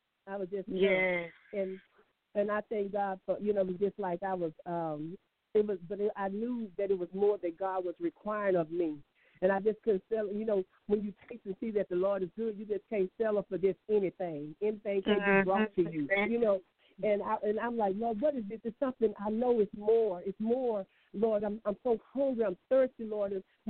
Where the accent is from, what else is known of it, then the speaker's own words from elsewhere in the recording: Jonesboro, Louisiana, United States; I'm originally from Jonesboro, Louisiana. I grew up a little girl in the church, in ministry, been in ministry all my life, singing.